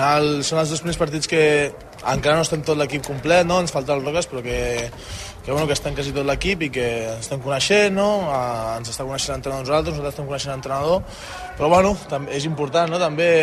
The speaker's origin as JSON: {"language": "Catalan", "town": "Badalona", "region": "Catalonia", "country": "Spain", "said": "Al final tampoc canvia molt per mi, al final soc de Badalona, així que m'he desplaçat poquet."}